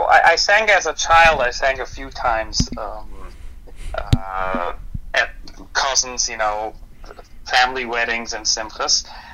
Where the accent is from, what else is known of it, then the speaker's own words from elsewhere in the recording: Monroe, New York, United States; born there; I was born in Monroe, New York, also known as Kiryas Yoel.